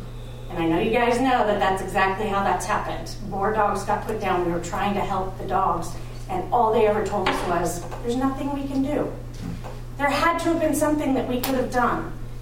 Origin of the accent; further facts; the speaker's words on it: Tehachapi, California, United States; from Tehachapi.